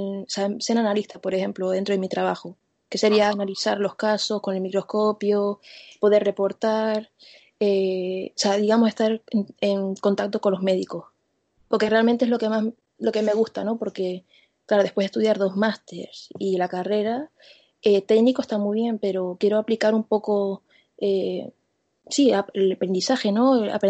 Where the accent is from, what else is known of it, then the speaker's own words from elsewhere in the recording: Canary Islands, Spain; yo diría que me adapto mucho al medio y no echo tanto de menos Canarias como, digamos, un canario. No un canario normal, pero yo creo que los canarios somos más, sí, me echamos mucho de menos la tierra, más arraigados.